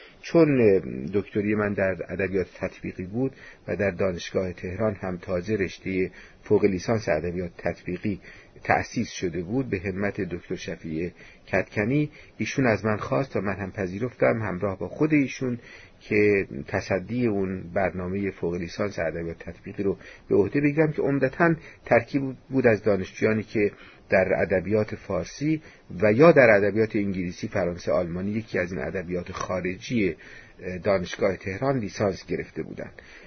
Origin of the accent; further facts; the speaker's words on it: Mashhad, Razavi Khorasan, Iran; moved away as an adult; also born or lived in Tehran; now in United States; بهمن ماه 1322 هجری شمسی، یعنی در فوریه 1944 میلادی، در شهر مشهد به دنیا آمدم. دوره ابتدایی و متوسطه در همون شهر تمام کردم. بعدم در 19 سالگی به دانشگاه تهران آمدم،